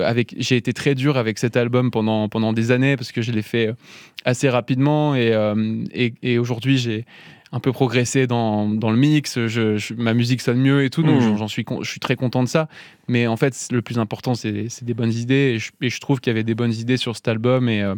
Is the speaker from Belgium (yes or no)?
no; Toulon, Provence-Alpes-Côte d'Azur, France; parce que moi, j'ai grandi à Toulon, j'avais quasiment jamais voyagé de ma vie avant de faire de la musique.